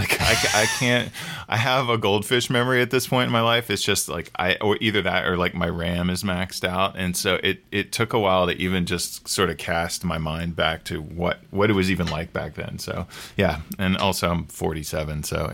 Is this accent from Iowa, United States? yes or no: no; Virginia Beach, Virginia, United States; So I grew up in Virginia Beach, which is sort of a sprawling suburban resort town on the coast